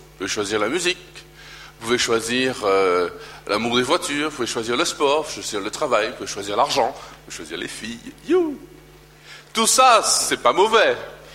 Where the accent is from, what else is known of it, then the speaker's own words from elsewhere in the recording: Martinique; parce que je suis martiniquais quand même. Je suis pas suisse.